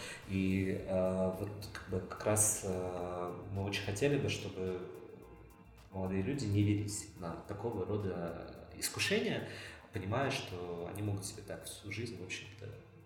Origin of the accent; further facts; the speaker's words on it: Voronezh, Voronezh Oblast, Russia; born there; А я так как родился в Воронеже